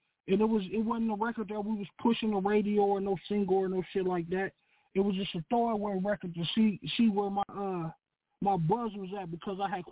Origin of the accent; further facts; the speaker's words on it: Midwest, United States; now in Houston, United States; You know, I'm originally from the Midwest, so we got a different kind of energy than, you know, a lot of the cats down here in Houston.